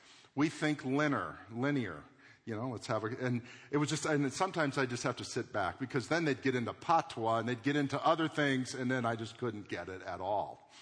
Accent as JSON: {"language": "English", "region": "Florida", "country": "United States", "said": "I didn't know where I came from except America. I'm from Florida. That's all I know."}